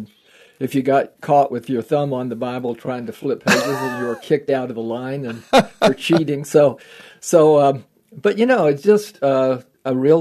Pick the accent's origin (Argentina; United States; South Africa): United States; Houston, Texas; I am a Texan still. I mean, you don't get that out of your blood.